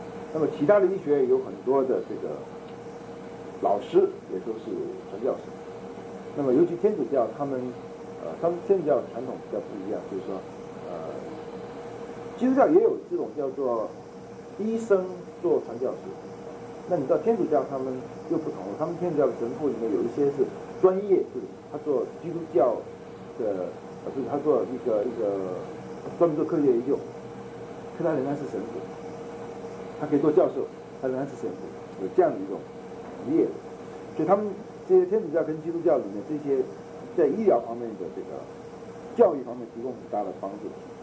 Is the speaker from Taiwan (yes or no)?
yes; Taiwan; 因为也许我从台湾来，所以台湾情况我比较了解。